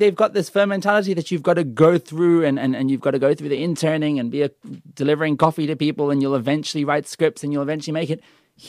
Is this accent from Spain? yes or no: no; Australia; also born or lived in United Kingdom; now in South Africa; I was born in the UK and I was raised in Australia and I choose to be here.